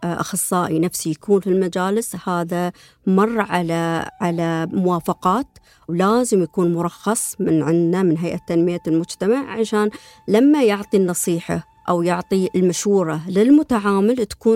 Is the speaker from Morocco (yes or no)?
no; United Arab Emirates; فهاي المبادرة صدق تعززت التماسك المجتمعي عندنا في الإمارات كامل يعني